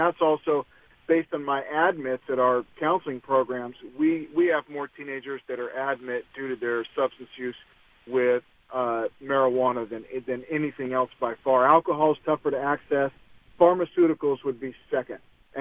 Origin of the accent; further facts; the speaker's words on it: Union City, California, United States; I grew up in Union City, so the closest team when I was a kid were the two teams, the Raiders and 49ers.